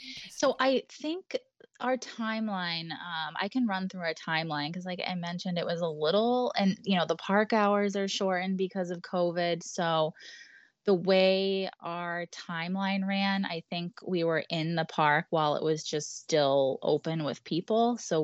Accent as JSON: {"language": "English", "town": "Boston", "region": "Massachusetts", "country": "United States", "said": "because we're from Boston, so we had to throw that in there."}